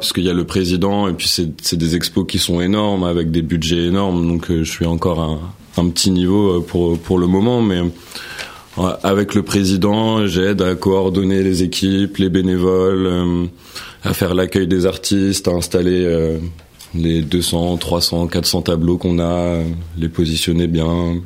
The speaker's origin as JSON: {"language": "French", "town": "Enghien-les-Bains", "region": "Île-de-France", "country": "France", "tie": "born there", "said": "Non, je suis né à Enghien-les-Bains justement."}